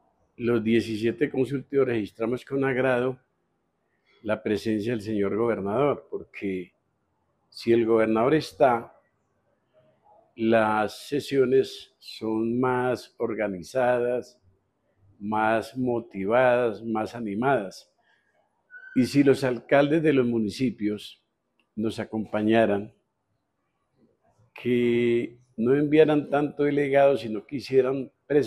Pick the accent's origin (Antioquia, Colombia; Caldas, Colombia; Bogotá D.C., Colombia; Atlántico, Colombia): Caldas, Colombia; Supía; yo vengo del municipio de Supía, un municipio afectado por las inundaciones, las vías colapsadas, las veredas incomunicadas